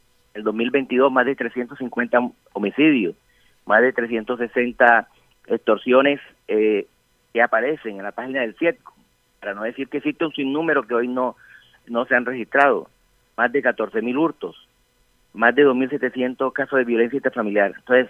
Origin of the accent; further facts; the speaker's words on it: Barranquilla, Atlántico, Colombia; Soy un ciudadano barranquillero más